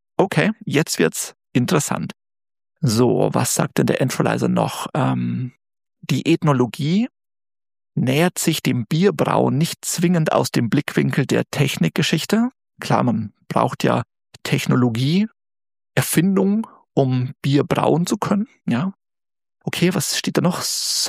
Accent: Bavaria, Germany; ich komme natürlich eigentlich aus Bayern.

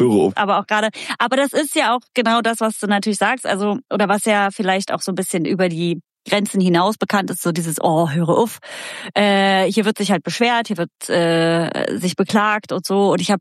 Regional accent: Hesse, Germany; aber ich als Hessin

